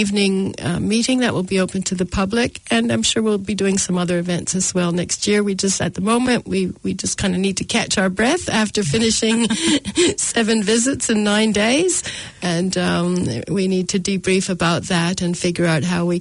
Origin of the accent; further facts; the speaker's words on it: Canada; I'm Canadian